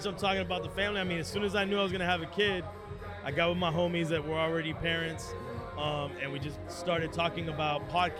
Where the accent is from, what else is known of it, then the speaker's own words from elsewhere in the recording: Miami, Florida, United States; I think I can speak for all of us growing up in Miami.